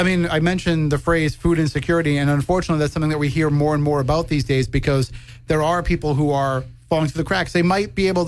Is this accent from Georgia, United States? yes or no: no; Wareham, Massachusetts, United States; there were times when I was younger that, you know, our meals came from Damien. So growing up in Wareham.